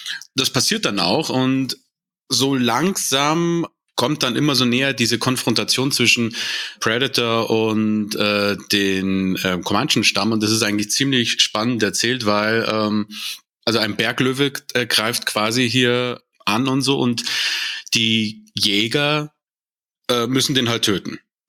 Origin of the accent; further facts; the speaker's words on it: Munich, Bavaria, Germany; born there; Also geboren bin ich 1986 in München